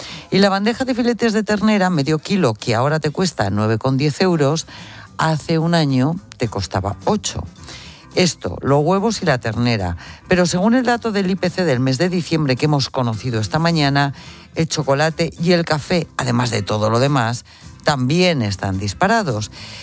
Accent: Burgos, Castile and León, Spain; Oye, yo soy de Burgos.

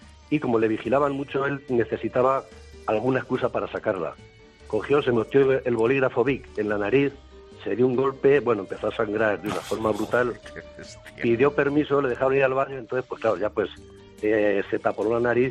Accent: Cuenca, Castilla-La Mancha, Spain; Fíjese usted, yo soy de Cuenca, un frío que te pelas.

